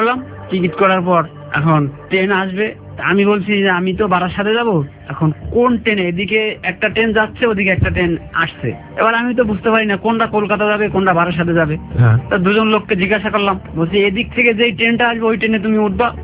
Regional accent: Bangladesh; আমি তো বাংলাদেশ থেকে আসছি

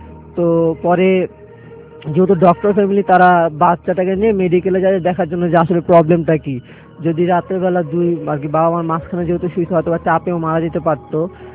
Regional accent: Dhaka, Dhaka Division, Bangladesh; 2003 সালে আমি তখন ক্লাস 3-তে পড়ি। তো আমরা থাকতাম ধানমন্ডি, ওইখান থেকে আমরা জিগাতলা ট্রান্সফার করি আর কি, জিগাতলা যাই।

